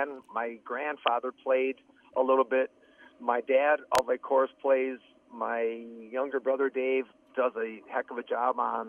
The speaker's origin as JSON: {"language": "English", "town": "Ripon", "region": "Wisconsin", "country": "United States", "tie": "born or raised there", "said": "I was born and raised in Ripon, Wisconsin, which is right down the road from where I live now."}